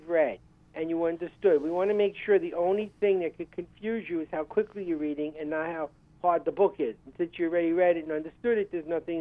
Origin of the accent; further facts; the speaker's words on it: Brooklyn, New York, United States; now in Texas, United States; You know, or I grew up in Brooklyn, we pronounce this word dog. Here in Texas, it's a dog.